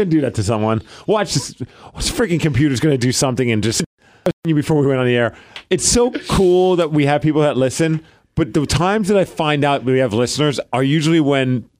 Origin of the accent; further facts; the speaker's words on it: Brooklyn, New York, United States; that was the era that I grew up in Bed-Stuy.